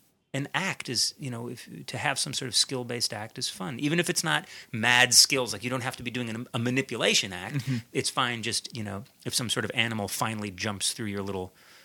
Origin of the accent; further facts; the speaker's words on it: Milwaukee, Wisconsin, United States; when you're the only Buddhist kid growing up in Milwaukee, and it's 1979